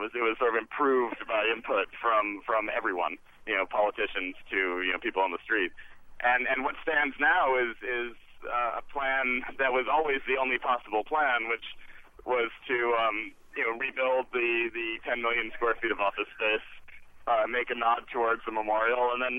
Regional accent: New York, United States; But looking at it as a New Yorker, it looks like a giant hole in the ground.

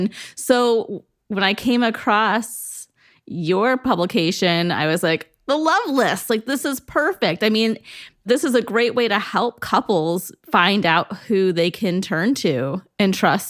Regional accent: Ohio, United States; like I'm from Northeast Ohio, for example

